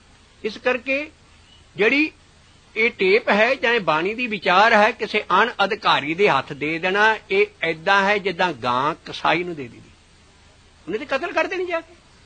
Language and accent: Punjabi; Punjab, India; ਕਿਉਂਕਿ ਮੈਂ ਬਾਂਗਰ ਦਾ ਰਹਿਣ ਵਾਲਾ, ਉਧਰ ਬਾਬੇ ਬਕਾਲੇ ਦੇ ਲਾਗੇ